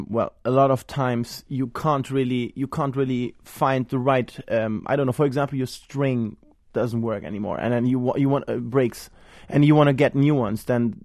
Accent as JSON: {"language": "English", "country": "Germany", "tie": "born or raised there", "said": "Exactly, correct."}